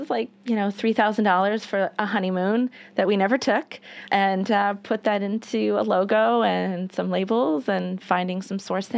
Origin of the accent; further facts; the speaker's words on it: Randolph, Vermont, United States; Yeah, I grew up in Randolph, Vermont, yeah, Orange County, and I was a townie